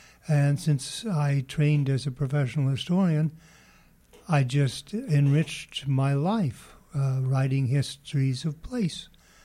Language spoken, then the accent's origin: English; California, United States; also born or lived in New Jersey; I grew up on the Truckee River in the Sierras in California.